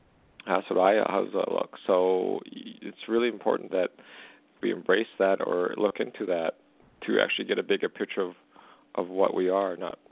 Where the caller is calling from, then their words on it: Canada; calling from Canada.